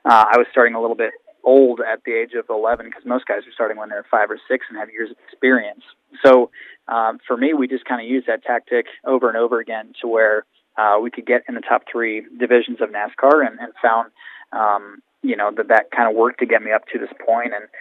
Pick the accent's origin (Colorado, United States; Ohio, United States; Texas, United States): Ohio, United States; Hinckley; I'm from Hinckley, so, you know, about 20 miles south of Cleveland. So Northeast Ohio, raised, really. So I was there until I was 18 years old and grew up racing go-karts.